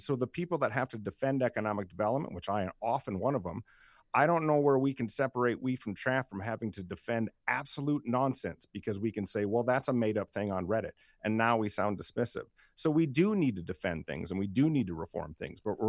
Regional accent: South Dakota, United States; I'll use my hometown of Elsister

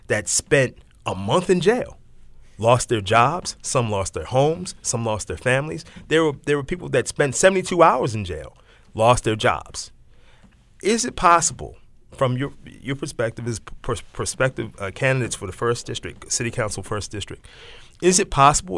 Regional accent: Baltimore, Maryland, United States; They don't know that I'm from West Baltimore, that I went to Walbrook High School.

